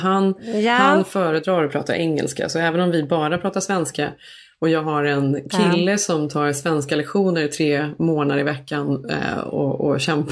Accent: Sweden; jag är ju svensk, det är ju så jag ser mig själv

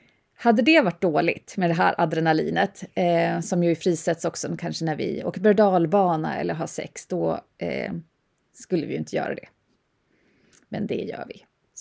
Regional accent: Uppsala, Uppsala County, Sweden; Som gammal Uppsalabo är det lite konstigt att den här Valborgsveckan, eller sista april som vi säger i Uppsala, går så obemärkt förbi nu för tiden.

